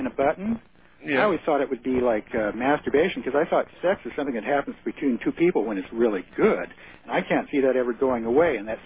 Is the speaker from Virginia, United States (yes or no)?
no; Kansas, United States; I mean, I grew up in Kansas listening to soul music.